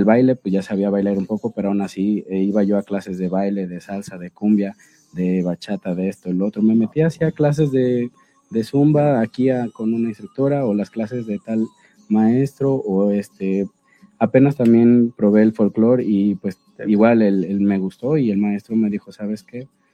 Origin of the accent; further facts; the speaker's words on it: Zacatepec, Morelos, Mexico; Yo vivo cerca yo soy de Zacatepec, entonces Zacatepec es la selva cañera